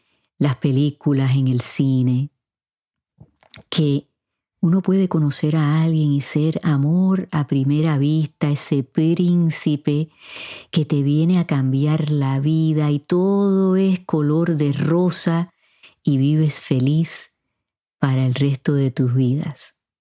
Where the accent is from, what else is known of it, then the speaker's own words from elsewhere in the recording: Puerto Rico; En mi país, Puerto Rico, en lo que lleva del año, ya se han visto muchos casos de violencia doméstica